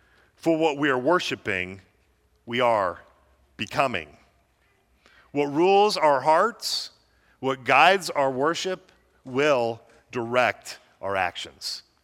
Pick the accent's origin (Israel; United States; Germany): United States; As an American, a little bit foreboding to see